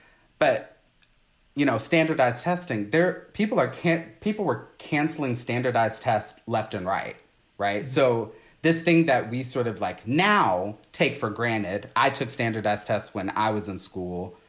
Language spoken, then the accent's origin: English; Texas, United States; maybe that was just in my hometown, but it kind of feels like a Texas thing